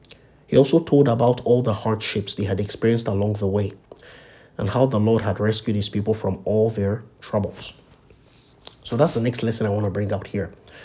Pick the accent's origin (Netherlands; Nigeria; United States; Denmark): Nigeria; there's this saying that I used to hear as a child growing up in Nigeria.